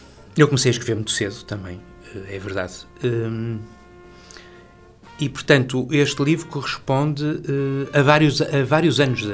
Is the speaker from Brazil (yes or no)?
no; Viana do Castelo, Portugal; eu nasci em Viana. E como nasci em Viana, eu tenho inconscientemente e até muitas vezes conscientemente uma influência muito grande da minha vivência de infância, que foi passada toda em Viana do Castelo, inclusivamente as minhas férias.